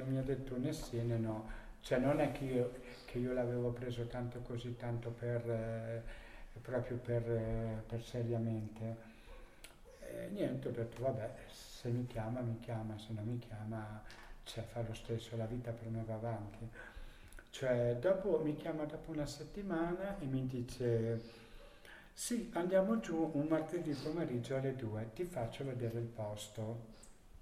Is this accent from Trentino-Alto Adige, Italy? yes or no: yes; Praso, Trentino-Alto Adige, Italy; di Praso.